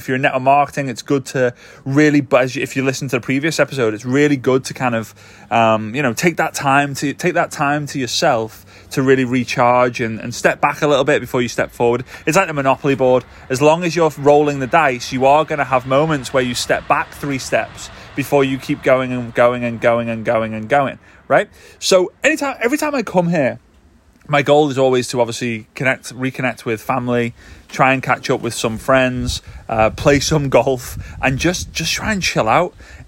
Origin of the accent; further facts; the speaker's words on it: Formby, North West England, United Kingdom; Super excited because I'm in my hometown. My hometown is Formby in the northwest of the UK. Nearest city is the incredible city of Liverpool